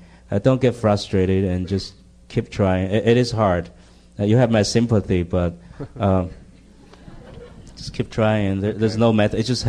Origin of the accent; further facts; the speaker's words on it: Taiwan; English is a second language; moved away as an adult; now in United States; I grew up in Taiwan. I didn't come here until I was 23. So my way of looking thing is pretty fixed.